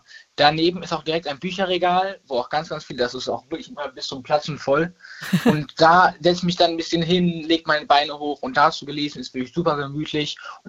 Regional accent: Berlin, Germany; Ich bin 15 und ich komme aus Berlin.

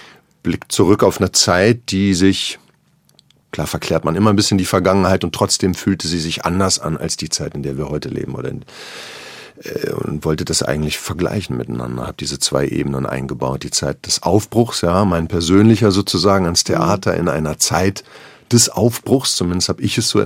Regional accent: North Rhine-Westphalia, Germany; Also für mich als Westfale, die Westfalen sind ja eh nicht die leisesten, zumindest nicht da, wo ich herkomme aus der Ecke.

